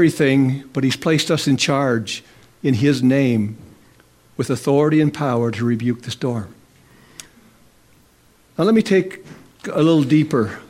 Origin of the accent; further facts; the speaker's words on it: International Falls, Minnesota, United States; I remember being in International Falls years ago, my hometown.